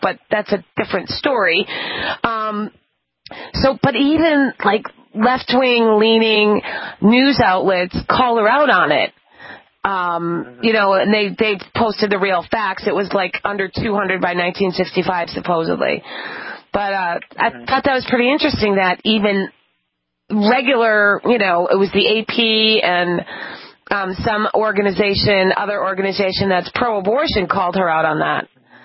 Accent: Massachusetts, United States; I remember, I'm from Massachusetts, too, originally.

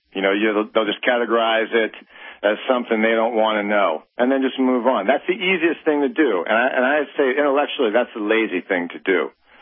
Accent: Erie, Pennsylvania, United States; You know, I was asked to do a newspaper article for my hometown. And it was just one of those deals, where are they now? What are they doing now that they're retired? And I just, again, I felt compelled to at least let people in Erie, Pennsylvania

